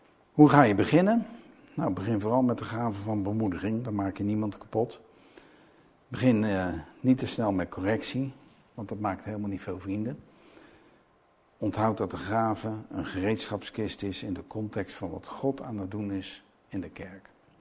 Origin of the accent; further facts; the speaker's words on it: Rotterdam, South Holland, Netherlands; Ja, Rotterdam-Zuid, weet je wel. Charlo's. Spreek je andere talen? Nee, een beetje Engels, hè? Steenkolen-Engels.